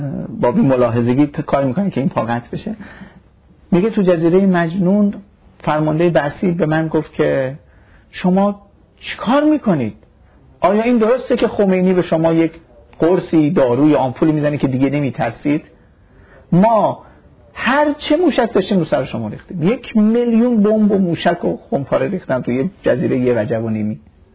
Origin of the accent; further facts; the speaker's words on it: Iran; ما خودم ایرانی هستیم داریم زندگی میکنیم.